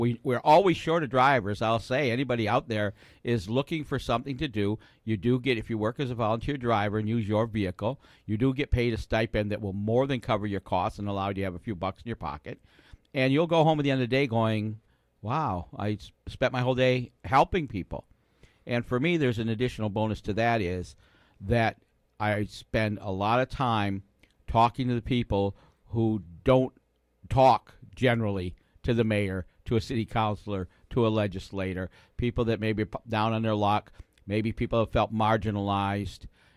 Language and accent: English; Michigan, United States; now in Maine, United States; My wife was from Maine. I was from Michigan.